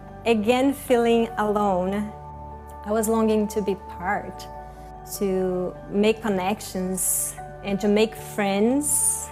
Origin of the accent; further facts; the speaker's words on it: Brazil; moved away; I grew up in Brazil. I came from a broken family. My mom and my dad were actually never married. I grew up with no family around at all, so I didn't have that relationship with cousins, even my dad or grandparents.